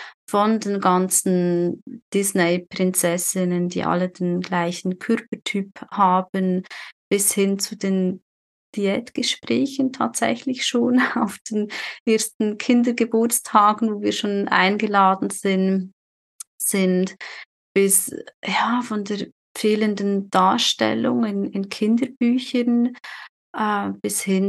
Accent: Switzerland; moved away as an adult; now in Chile; Also ich bin ja aus der Schweiz vor jetzt schon fast gut 3 Jahren, Wahnsinn, bin ich aus der Schweiz nach Chile ausgewandert, der Liebe wegen. Und nächstes Jahr wollen wir wieder zurückgehen in die Schweiz

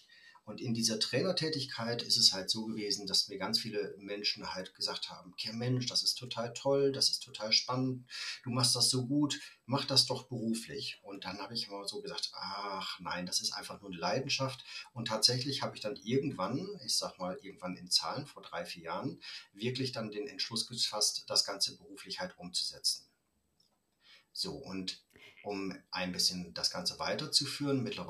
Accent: Osnabrück, Lower Saxony, Germany; born there; ich komme gebürtig aus Osnabrück

